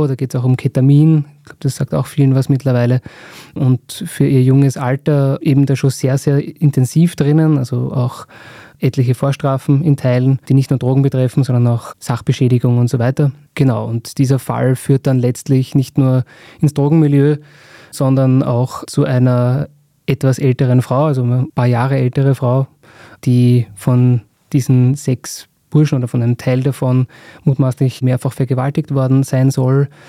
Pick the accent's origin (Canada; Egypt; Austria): Austria; Lower Austria; weil ich bin so im Raum Niederösterreich aufgewachsen, dort in der Nähe, und kenne Liesing daher sehr gut.